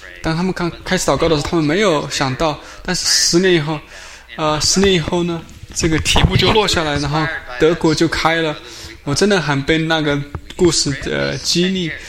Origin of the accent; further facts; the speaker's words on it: California, United States; now in Irvine, United States; 我在加州长大，我在教会生活长大，我在那边上学